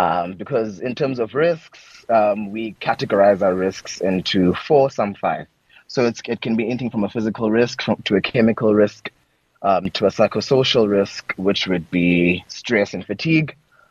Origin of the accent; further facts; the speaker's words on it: Cape Town, Western Cape, South Africa; now in Johannesburg, South Africa; I'm from Cape Town, but because of work, I'm now based in Joburg.